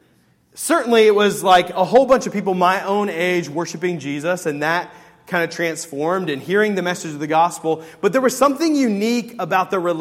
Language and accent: English; Pennsylvania, United States; my older brother was at Ball State, and I grew up in Pennsylvania, and so like we were coming here because of the architecture program at Ball State.